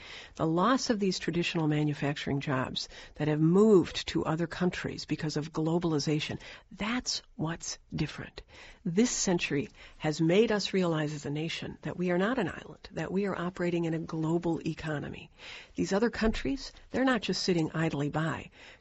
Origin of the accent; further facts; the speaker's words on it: Michigan, United States; I'm a Democrat from Michigan.